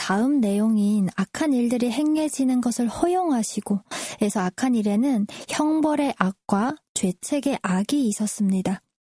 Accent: North Korea; 북조선에 또 살던 저희 고향이 좀 더 많이 생각이 나는 것 같습니다.

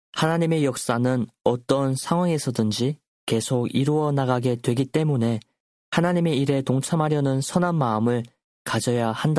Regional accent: North Korea; now in South Korea; 저도 어쩌면 탈북민 중 한 사람으로서 이 남조선이라는 땅에서 다수로 살지는 못하지만 소수인 사람 중에 한 명이지만

